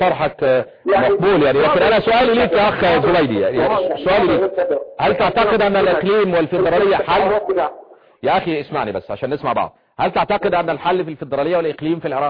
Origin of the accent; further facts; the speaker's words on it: Syria; عندنا في سوريا